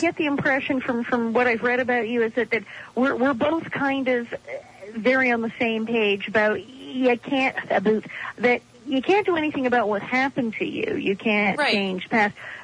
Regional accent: New York, United States; born there; I was born in New York, and when I was about 18, I did fill out paperwork because my family, my parents had retained their Canadian citizenship, and so I am technically dual.

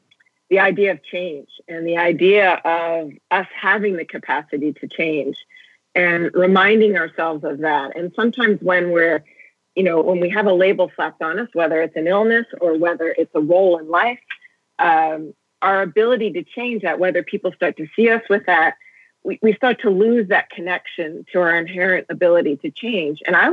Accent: United States; Yeah, I'm so American.

